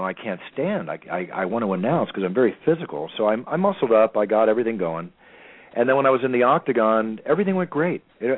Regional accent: Philadelphia, Pennsylvania, United States; also born or lived in Texas; growing up in Philadelphia and Texas

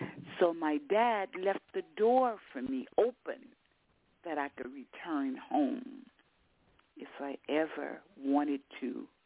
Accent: Florida, United States; across the tracks in the deep south, which I grew up in Florida, Gator Girl

